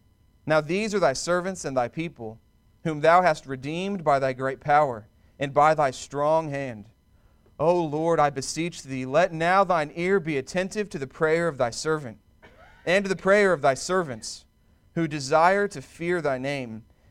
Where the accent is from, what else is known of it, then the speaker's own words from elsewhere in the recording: Wichita, Kansas, United States; I grew up in Wichita, Kansas, and I have a buddy up there.